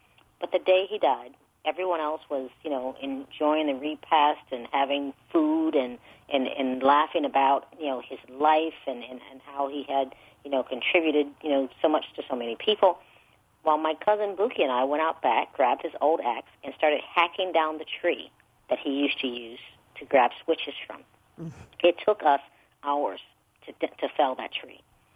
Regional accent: East St. Louis, Illinois, United States; They certainly did in my lifetime growing up in East St. Louis.

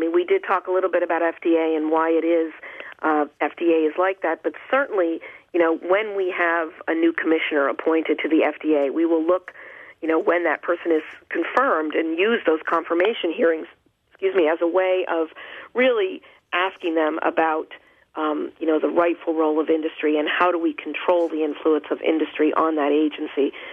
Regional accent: New England, United States; I mean, I'm from New England, and man, it's like bumper cars down here when we get a little ice.

